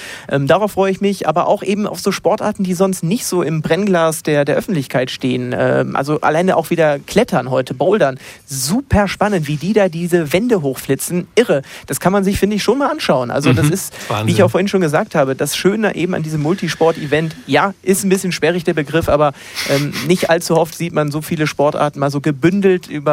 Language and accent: German; Munich, Bavaria, Germany; der Olympiapark, da sind wir Münchner schon verdammt stolz drauf.